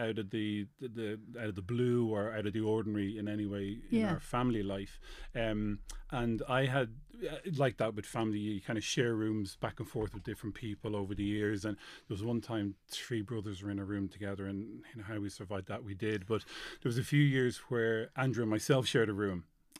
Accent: County Dublin, Ireland; Yeah, born and reared South County Dublin.

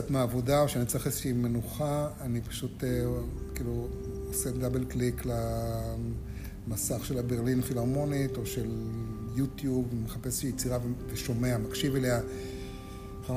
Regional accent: Kfar Shmaryahu, Central District, Israel; also born or lived in Tzahala; היה לנו בית סוכנות כזה בצהלה, אבא שלי היה אלוף בצהל בזמנו, וכשהייתי בן 10, שזה לפני יותר מ-50 שנה, אז עברנו לכפר שמריהו, כשזה עוד היה כפר, עם כל מיני רפתות וגני ירק למיניהם.

